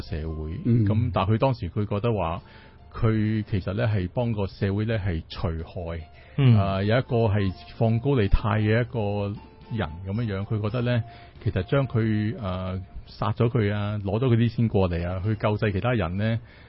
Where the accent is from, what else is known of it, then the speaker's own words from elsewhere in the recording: China; 其實我哋中國人唔好講呢啲咁唔吉利嘅嘢